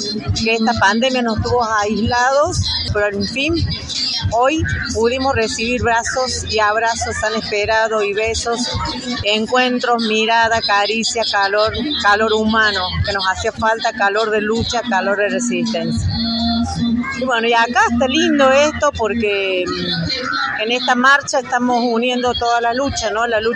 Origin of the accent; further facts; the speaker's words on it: Malvinas Argentinas, Buenos Aires Province, Argentina; de Malvinas, Argentina